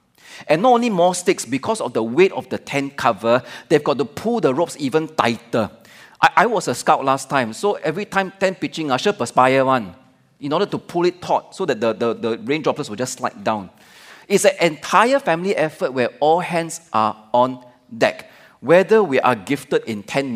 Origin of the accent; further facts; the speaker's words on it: Singapore; I just happen to go over there to say, hello, I'm a Singaporean, do you need help?